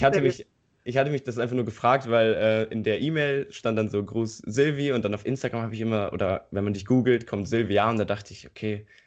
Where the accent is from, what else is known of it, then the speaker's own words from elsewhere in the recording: Eifel, Germany; Hier in der Eifel, wo ich herkomme, sieht es aber auch nicht besser aus.